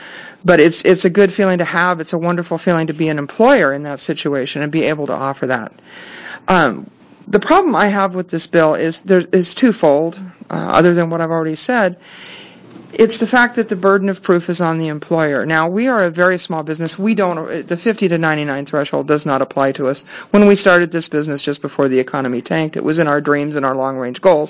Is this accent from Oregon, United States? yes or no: yes; Beaverton, Oregon, United States; I'm from Beaverton, and today I'm testifying as a small business owner and private citizen.